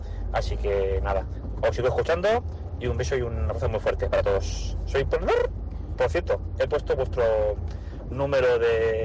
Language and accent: Spanish; Valencia, Valencian Community, Spain; Mi barrio es en Benicalap, en Valencia. Cuando era pequeño era un barrio tranquilo, con muchos bares, comercios, gente anciana paseando tranquilamente.